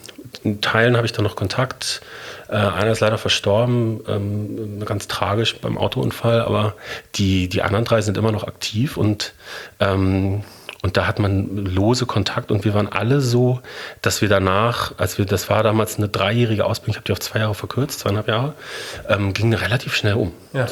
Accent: North Rhine-Westphalia, Germany; ich komme aus dem Ruhrgebiet und ich kann mit Fußball nichts anfangen, was, wenn man im Ruhrgebiet wohnt, sehr selten ist.

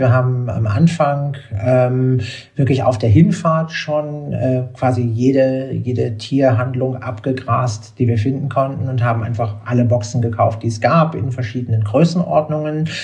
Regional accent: Berlin, Germany; ich bin in Berlin aufgewachsen, zur Zeit, als noch die Mauer stand

